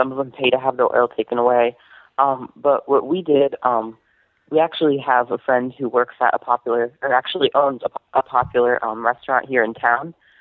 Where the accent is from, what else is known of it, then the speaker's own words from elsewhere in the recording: Rhode Island, United States; I'm from Rhode Island.